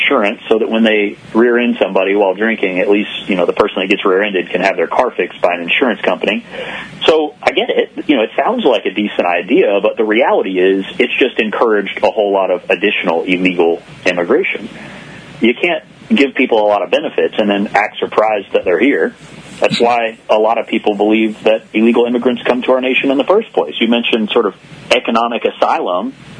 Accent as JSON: {"language": "English", "region": "Florida", "country": "United States", "tie": "born or raised there", "said": "Yeah, I grew up in Florida. And most people, they develop this image of palm trees and the beach. But the part of Florida I grew up in, we jokingly call Lower Alabama in North Florida."}